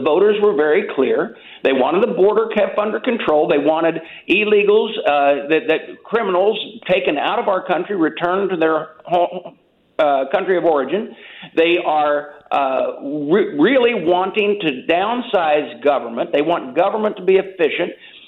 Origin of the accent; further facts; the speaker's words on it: Illinois, United States; because remember, I'm from Illinois